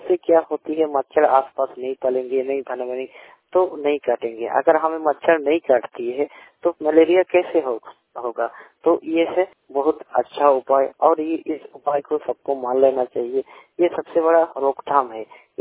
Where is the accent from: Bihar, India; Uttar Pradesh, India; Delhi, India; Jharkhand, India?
Jharkhand, India; Bango; मैं पूर्वी सिंहभूम क्षेत्र के पोटका प्रखंड की बांगो गांव का रहने वाला हूं।